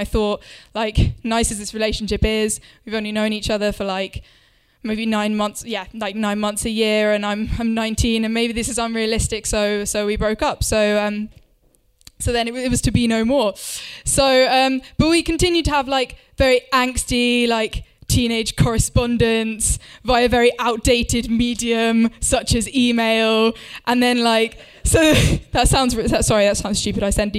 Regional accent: Winchester, South East England, United Kingdom; I was at a music festival near my hometown of Winchester.

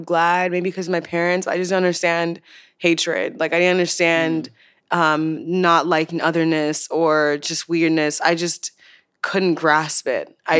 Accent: Chicago, Illinois, United States; moved away as an adult; also born or lived in Nigeria; now in Los Angeles, United States; I was born in Nigeria, but I moved to Chicago.

